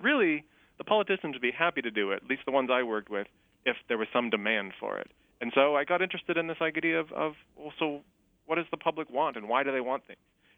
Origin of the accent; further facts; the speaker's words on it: Ontario, Canada; now in United States; So I'm Canadian